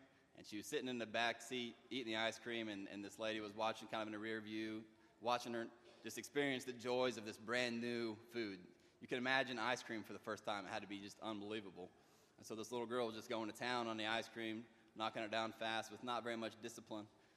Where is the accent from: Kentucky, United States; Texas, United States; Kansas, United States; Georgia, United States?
Kansas, United States; Hays; I'm from Hayes, Kansas, and I get to spend the summer here with you guys.